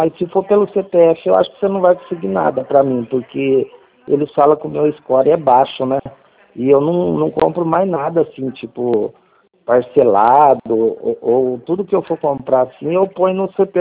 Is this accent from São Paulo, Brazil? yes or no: yes; Americana, São Paulo, Brazil; eu sou de Americana.